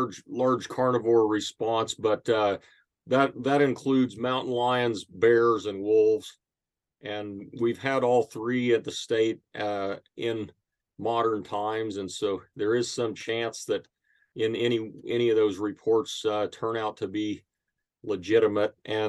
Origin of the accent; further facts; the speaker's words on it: Kansas, United States; And I'm a native Kansan. I grew up in East Central Kansas and don't live too far from where I grew up today.